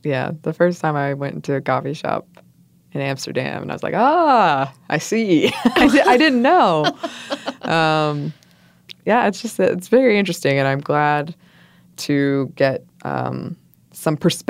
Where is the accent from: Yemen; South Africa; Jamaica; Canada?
Canada; Montreal, Quebec; first language English; my first language is English, but I'm from Montreal, so I speak French.